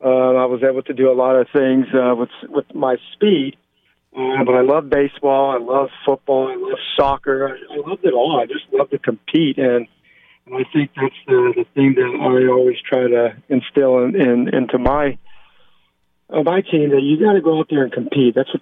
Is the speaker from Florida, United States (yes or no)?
no; Lathrop, California, United States; also born or lived in French Camp; I was born in French Camp, moved at a young age about maybe 5 or 6 miles south to a small town in Lathrop. Youngest of seven.